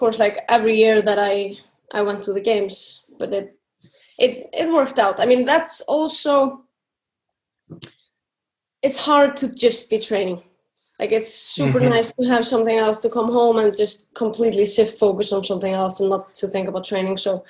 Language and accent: English; Iceland; English is a second language; now in Switzerland; But actually I'm living in Switzerland now, almost 2 years. In December will be 2 years. I'm from Iceland.